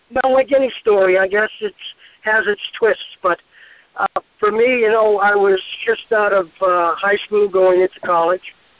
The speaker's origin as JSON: {"language": "English", "town": "Boston", "region": "Massachusetts", "country": "United States", "tie": "born or raised there", "said": "here I am about 18 years old, growing up in Boston, on the streets of Boston, and you know, hanging out with my friends in the street corner"}